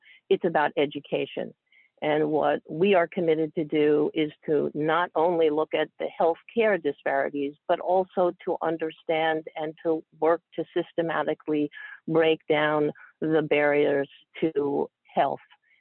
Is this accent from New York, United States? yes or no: yes; New York, United States; I am a New Yorker by upbringing, and I am very committed to this city.